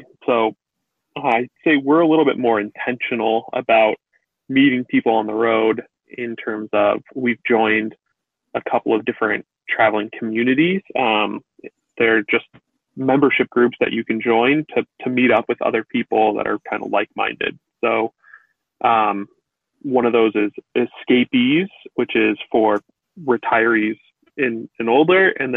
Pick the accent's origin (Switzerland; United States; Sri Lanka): United States; Los Angeles, California; but that's also because we're from Los Angeles